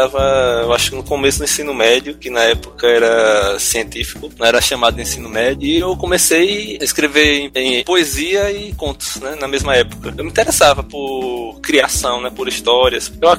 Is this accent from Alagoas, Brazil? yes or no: yes; Arapiraca, Alagoas, Brazil; Sou de Arapiraca, a cidade mais ao meio de Alagoas, segunda maior cidade do estado.